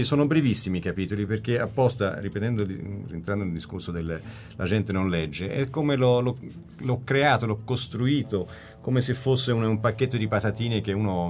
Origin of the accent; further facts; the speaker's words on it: Rome, Lazio, Italy; moved away as an adult; now in Siena, Italy; io sono senese di famiglia. In realtà sono nato e cresciuto a Roma, nel senso che per i primi 20 anni ho abitato nella vostra città. Passavo 8 mesi qui a Roma e 4 in Toscana